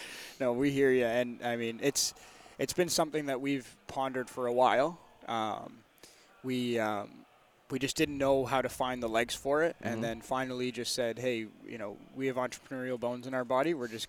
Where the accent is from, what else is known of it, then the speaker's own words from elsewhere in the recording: Canada; Kind of a play on words of us being Canadian, A with the E-H.